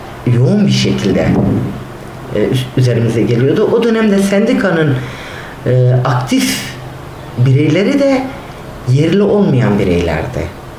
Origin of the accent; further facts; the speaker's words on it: Malatya, Turkey; Ben Malatyalıyım.